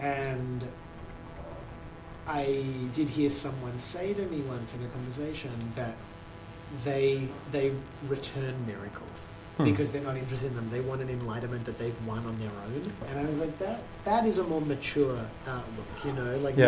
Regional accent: Australia; And I did see these roots in childhood and growing up in Australia and the American sitcoms and how much they shaped.

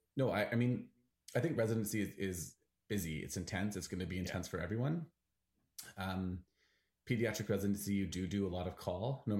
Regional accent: Vancouver, British Columbia, Canada; I'm from Vancouver, so I was really hoping to come home.

